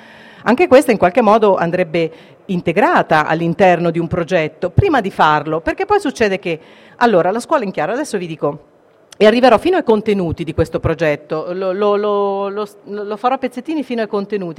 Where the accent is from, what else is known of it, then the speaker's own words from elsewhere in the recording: Umbria, Italy; siccome sono umbra, ho cercato Umbria, Perugia